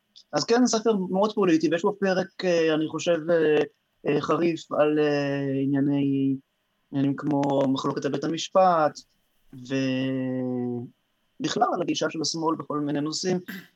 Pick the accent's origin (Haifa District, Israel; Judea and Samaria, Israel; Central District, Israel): Judea and Samaria, Israel; Ofra; אני גם תושב אופרה, הייתי, גדלתי שם בארץ בנימין, בדרום השומרון אפשר לומר